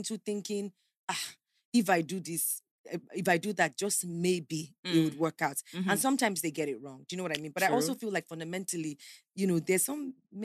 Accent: Nigeria; Because what I'm asking as a Nigerian right now.

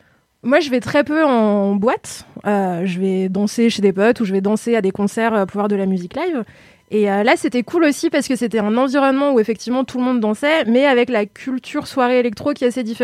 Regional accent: Lyon, Auvergne-Rhône-Alpes, France; Alors, moi, je suis lyonnaise, on dit Ron.

